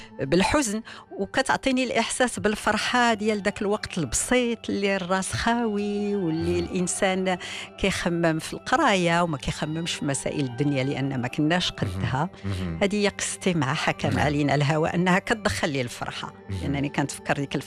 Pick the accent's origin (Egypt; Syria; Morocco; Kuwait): Morocco; Ksar El Kebir, Tanger-Tetouan-Al Hoceima; كتذكرني وأنا مثلا في مدينتي القصر الكبير